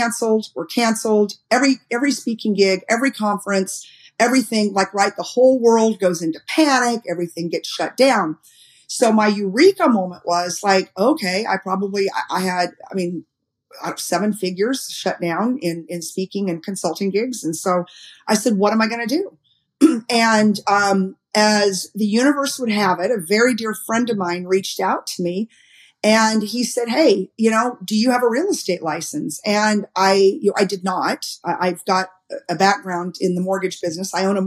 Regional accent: Texas, United States; And I'm like, I'm from Texas. What is happening here on planet Earth?

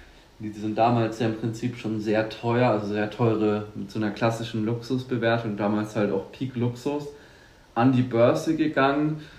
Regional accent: Bavaria, Germany; Wir kommen ja eben aus Franken, da kennt man natürlich auch Wein und genießt den.

